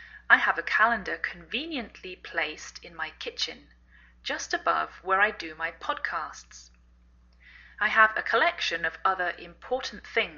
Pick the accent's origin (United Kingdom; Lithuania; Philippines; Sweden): United Kingdom; England; now in United States